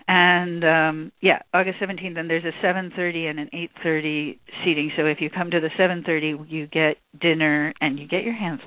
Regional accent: United States; And as an American, I don't get that too much at home.

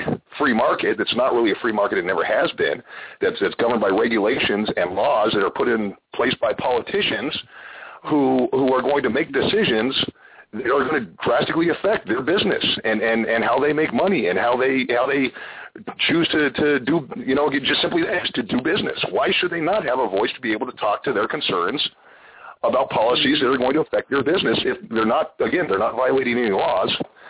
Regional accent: Colorado, United States; if you look at Jefferson County in Colorado, which is my home state

